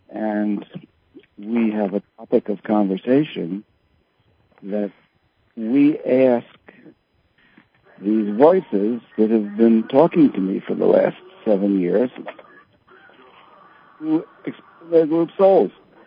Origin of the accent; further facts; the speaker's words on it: Philadelphia, Pennsylvania, United States; born there; You know, I was born in Philadelphia.